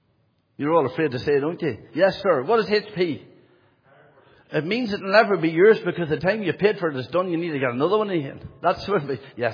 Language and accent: English; Monaghan, County Monaghan, Ireland; I don't really come from very far away. I come from Monaghan, just in Monaghan town. I was born and reared in Monaghan, in a place called Fadu in Castle Sheen in County Monaghan.